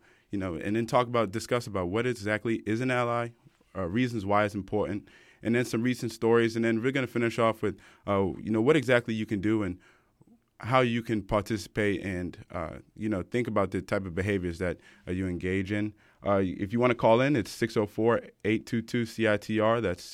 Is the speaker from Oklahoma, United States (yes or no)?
no; Washington, District of Columbia, United States; I'm from Washington, D.C., and so this is my first time on Lady Radio.